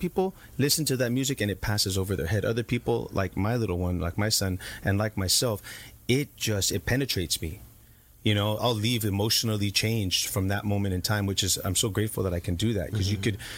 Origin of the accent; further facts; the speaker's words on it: Watsonville, California, United States; I was born and raised in Watsonville, California, the Central Coast, and I went to Watsonville High, and I grew up singing with my dad in his mariachi band.